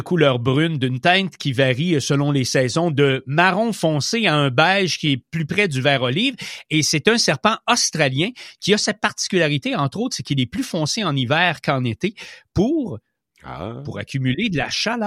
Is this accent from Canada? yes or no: yes; Canada; on a des animaux, même chez nous au Canada, qui sont venimeux